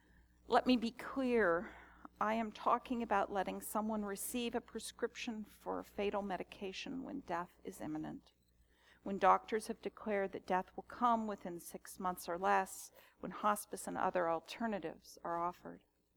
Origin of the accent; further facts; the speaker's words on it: Maryland, United States; now in Virginia, United States; nor in my home state in Maryland.